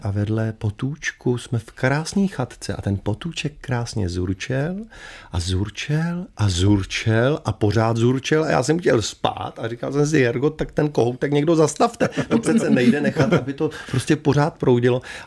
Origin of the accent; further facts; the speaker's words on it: Hlučín, Moravian-Silesian Region, Czechia; Pocházím z Hlučína